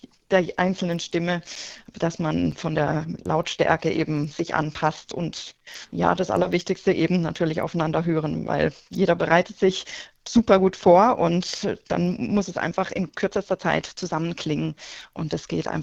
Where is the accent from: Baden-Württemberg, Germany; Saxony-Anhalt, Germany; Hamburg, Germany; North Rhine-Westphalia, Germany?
Baden-Württemberg, Germany; Freiburg; now in Stuttgart, Germany; Ich wohne ja mittlerweile in Stuttgart. Ich bin ursprünglich aus Freiburg